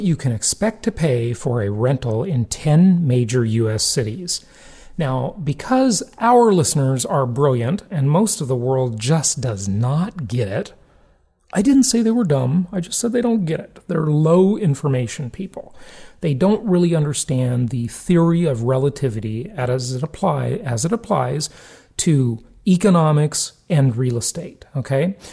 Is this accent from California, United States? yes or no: yes; Los Angeles, California, United States; in Los Angeles, my hometown